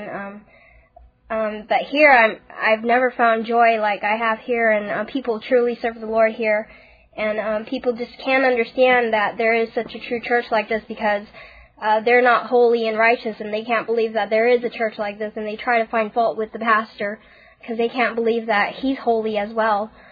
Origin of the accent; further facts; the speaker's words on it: New York, United States; also born or lived in Puerto Rico; I came from New York, but I was born in Puerto Rico.